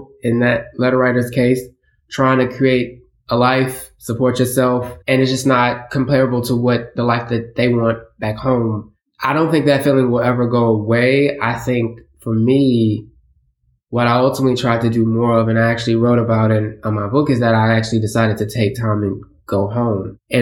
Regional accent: Houston, Texas, United States; I mean, I'm from Houston, so it's a gigantic place, but there, to me, aspects of small town.

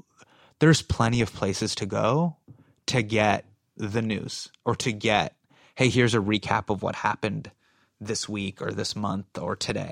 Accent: United States; I felt this way growing up in America. Like, I've always felt like an insider and an outsider at the same time.

